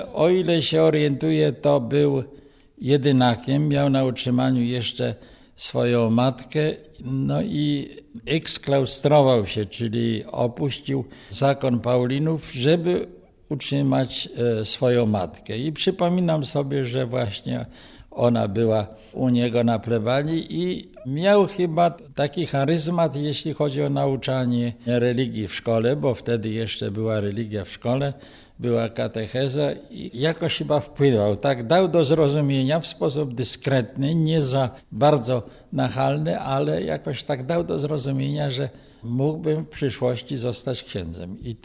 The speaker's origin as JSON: {"language": "Polish", "region": "Greater Poland Voivodeship", "country": "Poland", "tie": "born or raised there", "said": "moje strony rodzinne to należały do tak zwanego Wartegau, czyli okręgu Warte, a więc był to teren przyłączony do Rzeszy"}